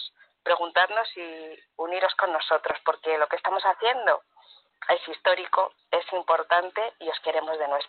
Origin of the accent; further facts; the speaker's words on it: Madrid, Community of Madrid, Spain; de Madrid, desde Cantabria en esta ocasión, porque hemos venido a celebrar una boda